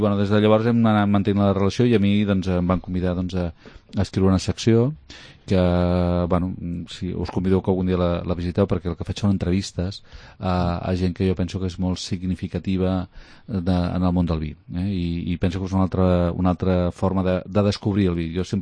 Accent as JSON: {"language": "Catalan", "town": "Manlleu", "region": "Catalonia", "country": "Spain", "said": "jo sóc usonenc, ho sento, perquè jo sóc de Manlleu"}